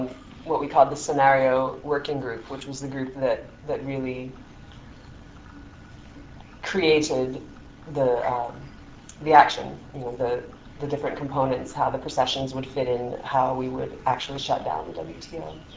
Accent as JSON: {"language": "English", "town": "Seattle", "region": "Washington", "country": "United States", "said": "I'm from Seattle"}